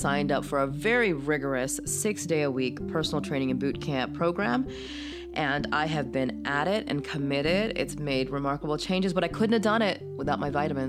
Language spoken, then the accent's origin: English; Pakistan; born there; I was born in Pakistan.